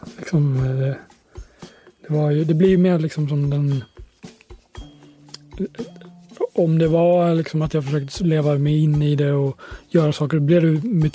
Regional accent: Sweden; Så att jag kommer från Sverige, så det känns... Det känns ändå lite sådär, lite Sverige ändå.

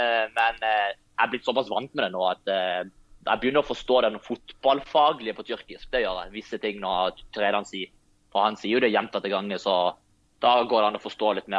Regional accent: Lyngdal, Agder, Norway; Nei, helt siden jeg flyttet fra Lyngdal så har jeg tatt litt dialekt fra alle plassene jeg bodde i, så jeg vet egentlig ikke hva du skal kalle den dialekten.

